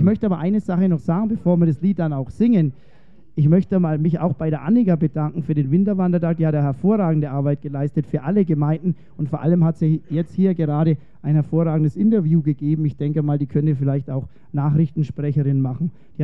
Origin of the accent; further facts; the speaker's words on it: Bischofsgrün, Bavaria, Germany; born there; Aber ich bin noch in Bischofsgrün geboren.